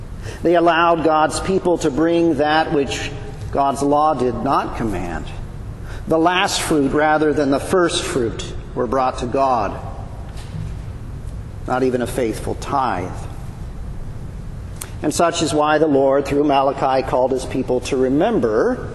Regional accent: Beaverton, Oregon, United States; I grew up in Oregon, Beaverton, Oregon, and there was a theater there in Beaverton, Oregon, called Valley Theater.

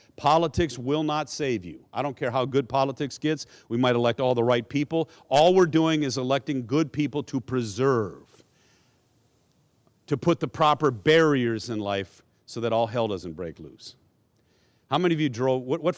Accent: Finland; I'm from Finland. My grandparents are from Finland.

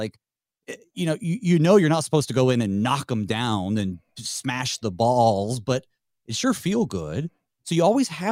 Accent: St. Louis, Missouri, United States; And I was from St. Louis, and he was from Fort Wayne.

